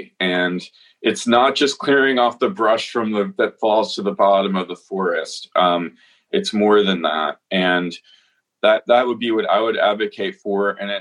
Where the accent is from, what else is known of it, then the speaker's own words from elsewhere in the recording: Ohio, United States; I grew up in Ohio, so I'm a Midwesterner, and I still feel like that sort of culture is my home.